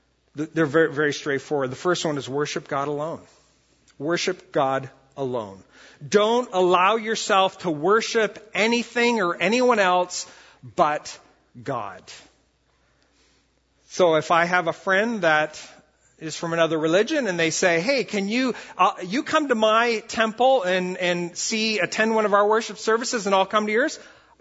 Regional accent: Brazil; I grew up in Brazil, and I went back to Brazil with a team years ago

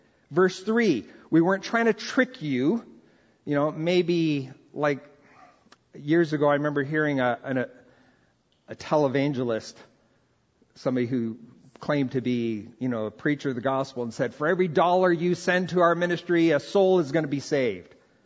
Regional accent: Brazil; English is a second language; when I grew up in Brazil, we saw this all the time.

